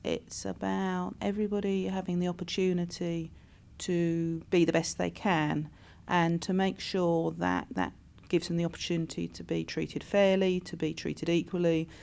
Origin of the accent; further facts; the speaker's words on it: Cleveland, North East England, United Kingdom; And obviously I come from Cleveland, so I'm in the mix of that at the moment.